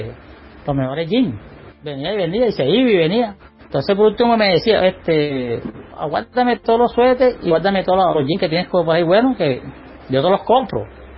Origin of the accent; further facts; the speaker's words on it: Cartagena, Bolívar, Colombia; also born or lived in Codazzi, Cesar; yo soy de Codazzi, César. De Codazzi está como a 2 horas de Valledupar, pero desde pequeño me trajeron para acá, para Cartagena. Entonces, más bien me crié aquí